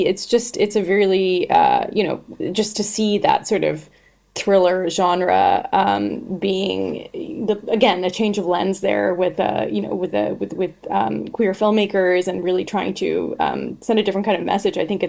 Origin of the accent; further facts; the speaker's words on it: Canada; And maybe I'm a little biased because I'm Canadian